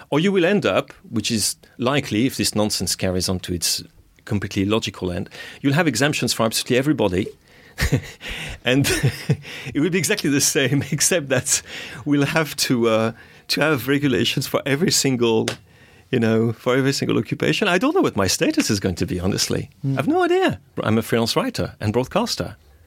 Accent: London, United Kingdom; all my fellow Europeans who are, like me, long-term residents here. We're not migrants or anything. We live here. I'm a Londoner.

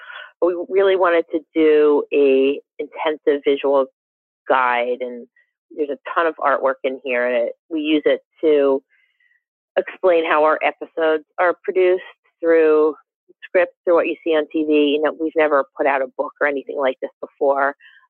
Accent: Philadelphia, Pennsylvania, United States; I'm from Philadelphia, so I spent a lot of time on the East Coast.

